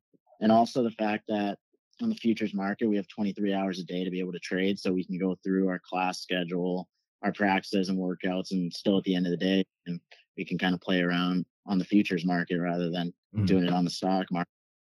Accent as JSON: {"language": "English", "town": "Orlando", "region": "Florida", "country": "United States", "said": "Oh, so I'm from Orlando."}